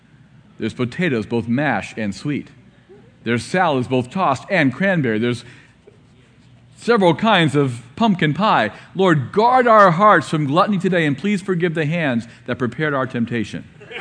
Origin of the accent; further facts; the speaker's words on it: Ohio, United States; Well, actually, I'm from Ohio, so maybe maize is amazing.